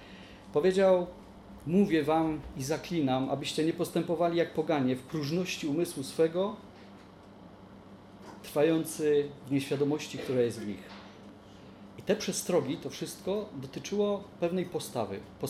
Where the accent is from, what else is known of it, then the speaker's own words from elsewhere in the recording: Świętochłowice, Silesian Voivodeship, Poland; Ja za każdym razem, kiedy tu przyjeżdżam, to nie omieszkam przypomnieć, że to jest moje rodzinne miasto.